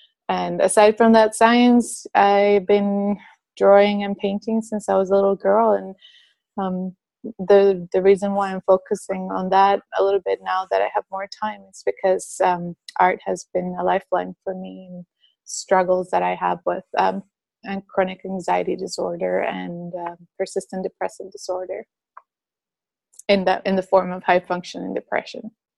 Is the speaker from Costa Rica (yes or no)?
yes; San Jose, San José, Costa Rica; moved away; I originally come from Costa Rica. I was born in San Jose, Costa Rica, and raised there as well.